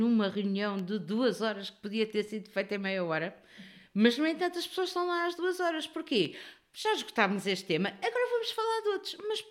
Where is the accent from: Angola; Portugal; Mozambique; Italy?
Portugal; somos latinos, somos portugueses, gostamos de fazer muitos considerandos e muitos...